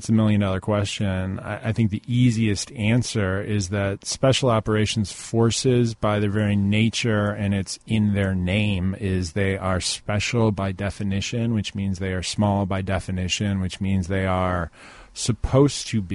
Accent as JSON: {"language": "English", "town": "Libertyville", "region": "Illinois", "country": "United States", "said": "I'm from Libertyville, yeah."}